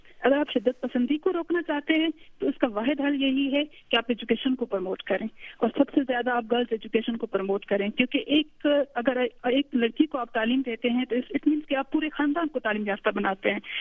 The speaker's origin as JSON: {"language": "Urdu", "region": "Balochistan", "country": "Pakistan", "said": "میں میرا تعلق جو ہے بلوچستان سے ہے تو میں زیادہ جو ہے اپنی اسی کانٹیکس میں بات کروں گی"}